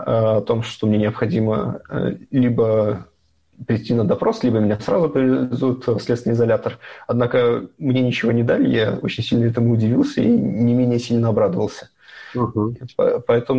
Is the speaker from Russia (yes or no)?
no; Minsk, Belarus; мой одногруппник, тоже из Минска